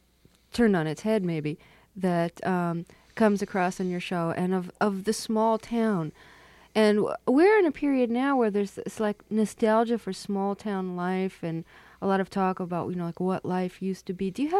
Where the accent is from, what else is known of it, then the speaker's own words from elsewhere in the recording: New York City, New York, United States; Because, like, I grew up in Brooklyn, New York, and listening to rock and roll stations